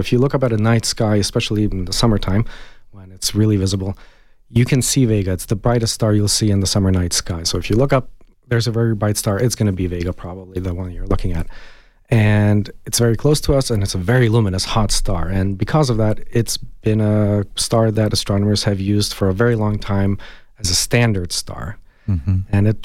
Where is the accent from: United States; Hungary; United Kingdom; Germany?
Hungary; English is a second language; moved away as an adult; I have a little bit of an accent, so I actually wasn't born here. I was born and raised in Hungary, so I grew up there